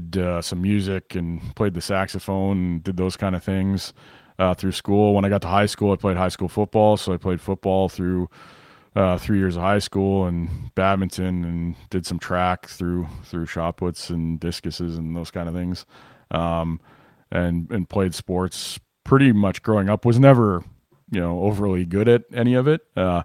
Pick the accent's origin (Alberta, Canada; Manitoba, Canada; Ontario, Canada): Manitoba, Canada; Winnipeg; I'm from Winnipeg originally. So I grew up in Winnipeg. And then about age 12, we moved outside of the city, a bit north of the city. So I'm born and bred here. Left for a little while, but came back.